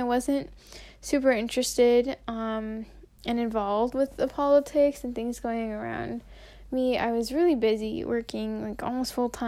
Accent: Meridian, Idaho, United States; now in Moscow, United States; I currently live in Moscow, Idaho. I go to school at U of I, but originally I am from Meridian, Idaho.

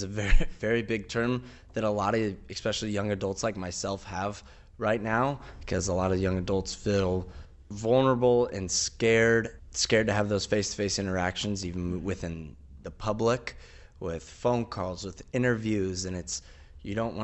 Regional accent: Morton, Illinois, United States; My household, I grew up in Morton, Illinois.

